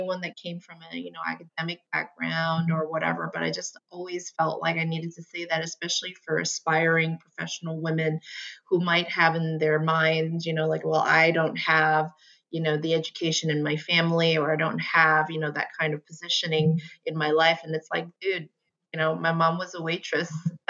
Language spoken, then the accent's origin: English; New York City, New York, United States; I'm from New York City. I grew up in Queens and Long Island. So I've been around very intense people. And I believe this is the ground where I learned to communicate.